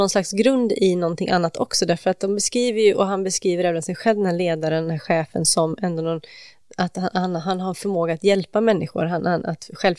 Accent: Knutby, Uppsala County, Sweden; från Knutby där jag kommer ifrån

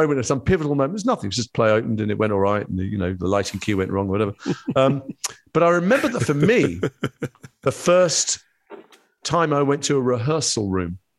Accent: Edgware, London, United Kingdom; in the community I grew up in Edgware, and then going to university

